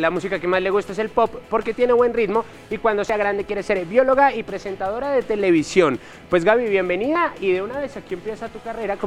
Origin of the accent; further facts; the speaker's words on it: Bogotá, Colombia; Digamos que como crecí en Bogotá, no tenemos tanto contacto con los entornos naturales, pero disfrutamos los que tenemos.